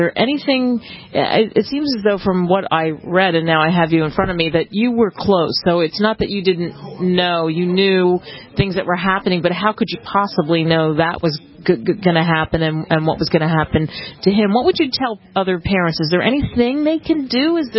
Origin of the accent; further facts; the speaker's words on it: New Jersey, United States; I'm from New Jersey, and I have family that are in elementary schools